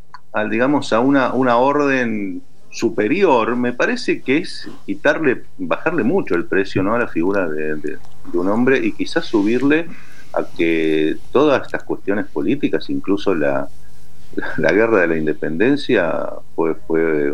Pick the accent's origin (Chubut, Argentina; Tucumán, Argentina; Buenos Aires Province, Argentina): Buenos Aires Province, Argentina; Avellaneda; Yo soy avellanedense, bonaerense. Nacido y criado.